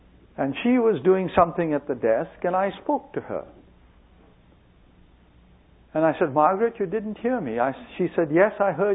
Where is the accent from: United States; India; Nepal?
India; when I was a kid growing up in India, there were no radios, no televisions.